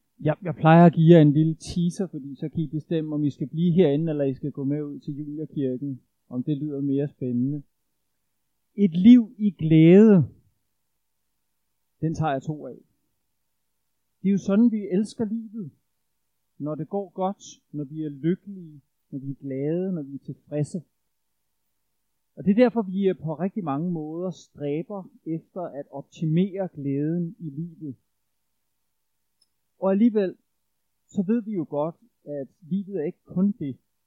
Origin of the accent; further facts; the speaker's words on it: Brøndby, Capital Region of Denmark, Denmark; now in Ølstykke, Denmark; jeg er Brøndby-dreng. Men i 20 år og plus har jeg levet i Ølstykke